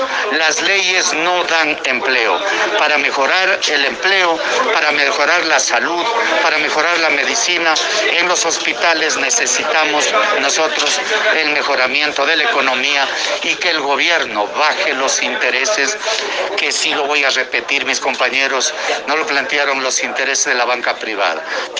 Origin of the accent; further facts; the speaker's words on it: Ecuador; otra cosa que le pedimos como ecuatorianos